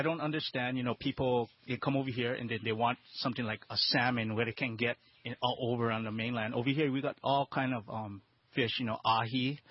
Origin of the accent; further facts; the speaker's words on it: Philippines; You know, my wife is Puerto Rican. You know, I'm Filipino.